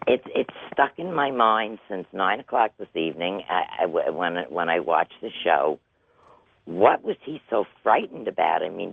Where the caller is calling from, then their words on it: Largo, Florida, United States; I'm calling from Largo, Florida.